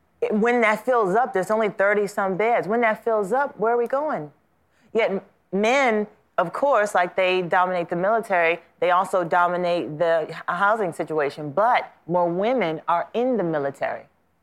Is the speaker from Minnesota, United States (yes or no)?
no; Washington, District of Columbia, United States; I grew up in Washington, D.C., mm-hmm. around some of the greatest leaders of our time